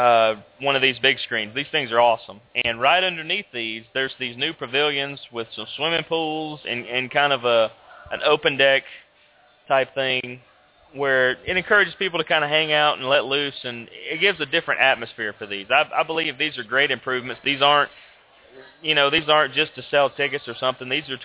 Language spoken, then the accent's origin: English; Atlanta, Georgia, United States; And, you know, growing up around the Atlanta area, we've had this big thing at Turner Field for the Braves